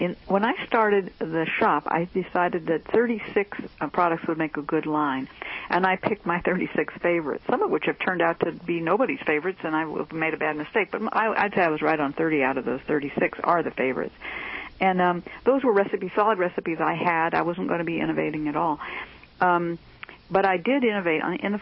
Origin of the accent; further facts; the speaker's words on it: California, United States; because I understood when I grew up in the East Bay, most of the black community there consisted of people who were my parents' generation